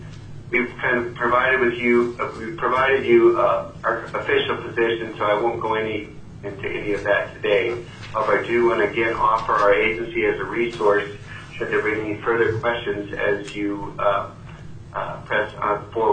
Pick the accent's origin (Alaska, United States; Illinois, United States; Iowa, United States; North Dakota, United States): Alaska, United States; Anchorage; For the record … I'm from Anchorage.